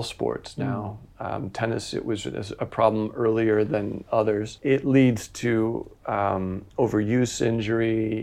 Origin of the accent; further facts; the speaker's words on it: Michigan, United States; also born or lived in Ohio; I grew up in Ohio and Michigan, primarily Michigan, or I identify as being from Michigan.